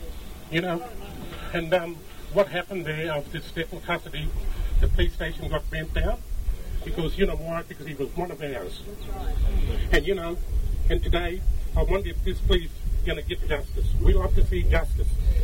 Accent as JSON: {"language": "English", "town": "Palm Island", "region": "Queensland", "country": "Australia", "said": "I'm from Palm Island."}